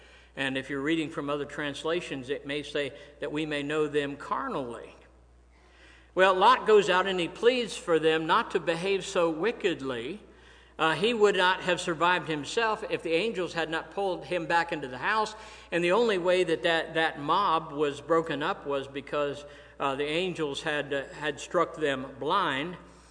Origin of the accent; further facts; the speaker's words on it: Delaware, Ohio, United States; Now that there are churches in my hometown of Delaware, Ohio, that fly the rainbow flag next to their version of the Christian flag.